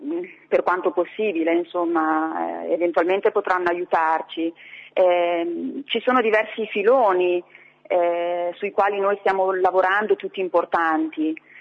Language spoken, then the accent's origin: Italian; Modena, Emilia-Romagna, Italy; Modena è la mia provincia, io sono modenese